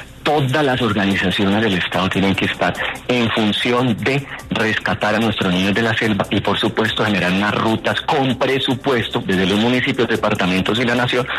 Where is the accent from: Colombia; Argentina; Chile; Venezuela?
Colombia; Valle del Cauca; yo soy del Valle del Cauca